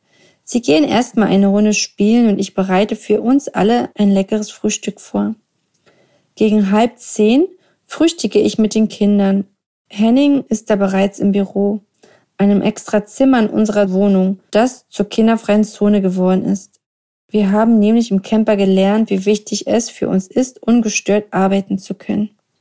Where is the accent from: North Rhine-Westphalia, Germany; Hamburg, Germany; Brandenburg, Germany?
Brandenburg, Germany; Denn eigentlich kommen wir aus der Nähe von Berlin.